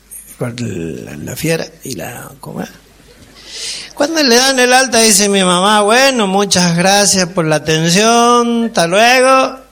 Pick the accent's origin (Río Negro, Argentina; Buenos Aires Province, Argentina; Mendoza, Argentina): Mendoza, Argentina; Maipú; born there; Yo nací en Mendoza, en Maipú, nací en hace mucho